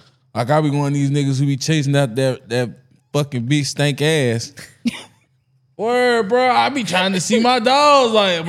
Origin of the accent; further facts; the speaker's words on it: Arizona, United States; I'm from Arizona.